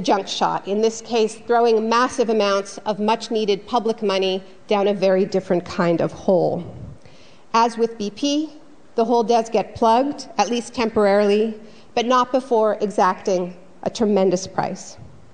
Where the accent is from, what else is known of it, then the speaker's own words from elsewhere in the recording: Canada; because I'm Canadian and I can draw no ancestral ties.